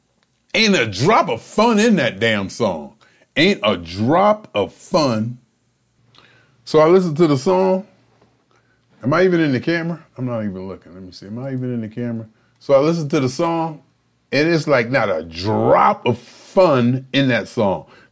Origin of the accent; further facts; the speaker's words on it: Boardman, Ohio, United States; Boardman, Ohio. Got doggone master suite with high speed internet, working from home, doing what I do in my hometown.